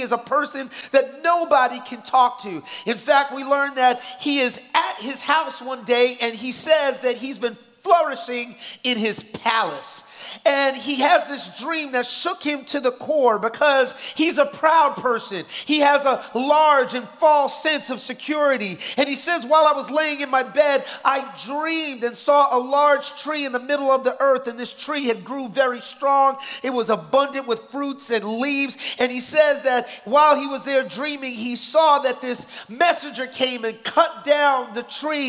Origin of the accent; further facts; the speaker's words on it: New York, United States; I'm from New York, but my parents are from Jamaica. My mom is from Kingston, Jamaica, the city part, and my dad is from St. Mary, the country part.